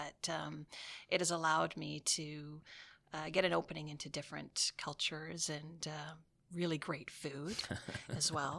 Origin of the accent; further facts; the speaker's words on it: Elmer, Quebec, Canada; I grew up on Quebec side in Elmer, so I've been within this region my entire life.